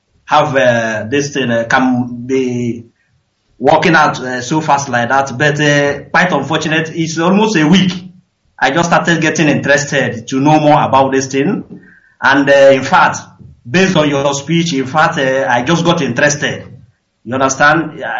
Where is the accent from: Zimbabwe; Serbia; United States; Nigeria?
Nigeria; Imo; Yeah, I come from Eastern Heartland, Imo State.